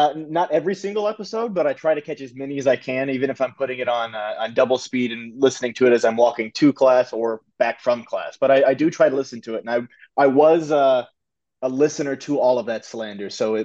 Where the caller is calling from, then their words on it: North Carolina, United States; I'm recording it from North Carolina